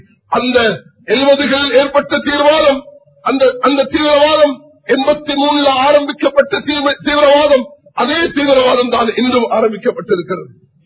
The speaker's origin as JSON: {"language": "Tamil", "country": "Sri Lanka", "said": "இந்த நாட்டுடைய பிரஜைகள் என்ற அடிப்படையில் நாங்கள் Sri Lankans, we love our motherland, எங்களுடைய தாய்நாட்டை நாம் நேசிக்கிறோம்."}